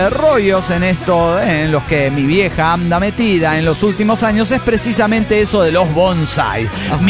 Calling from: Golden, Colorado, United States; de Golden Colorado.

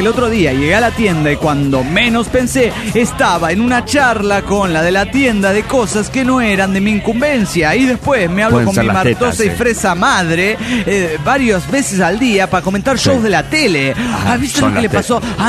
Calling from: Minnesota, United States; Estamos bajo varios pies.

